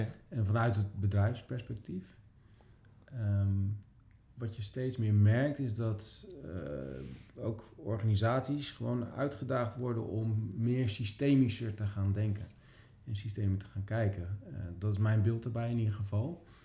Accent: Leersum, Utrecht, Netherlands; Ik kom zelf uit Leersum.

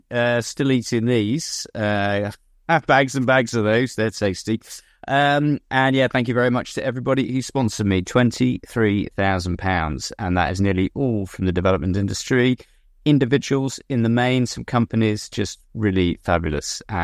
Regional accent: Scarborough, Yorkshire and the Humber, United Kingdom; when I was a Venture Scout in Scarborough in the early 13th century. So that's my last experience. My hometown is Scarborough.

